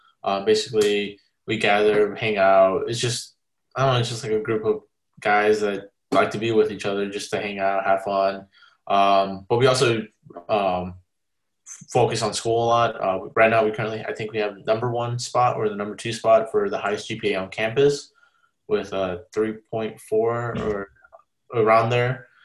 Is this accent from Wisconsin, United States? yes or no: no; St. Louis, Missouri, United States; I'm from St. Louis, Missouri. I'm 20 years old.